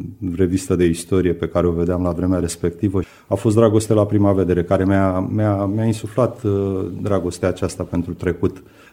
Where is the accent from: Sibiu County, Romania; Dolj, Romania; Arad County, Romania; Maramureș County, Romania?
Dolj, Romania; Craiova; m-am născut în Craiova și încă de mic copil am simțit bucuria de a mă plimba pe străzile orașului